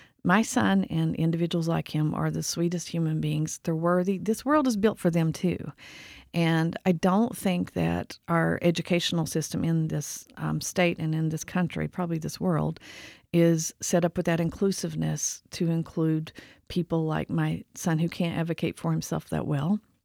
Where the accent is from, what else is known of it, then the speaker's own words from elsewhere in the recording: Southeast, United States; Where I'm from, and I love where I'm from. I'm from the Southeast. I love it there.